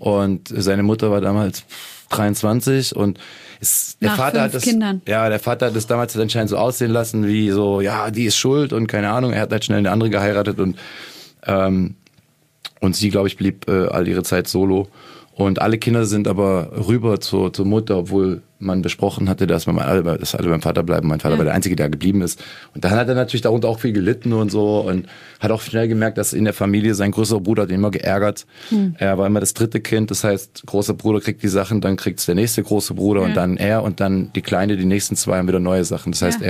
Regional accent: Lake Constance, Germany; ich bin am Bodensee aufgewachsen in der Gegend und da gab's das überall

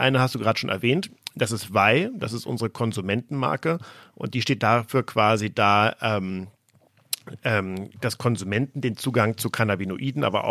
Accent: Flensburg, Schleswig-Holstein, Germany; war in Flensburg, also noch nördlicher als Hamburg, oben in meiner Heimatstadt sehr aktiv

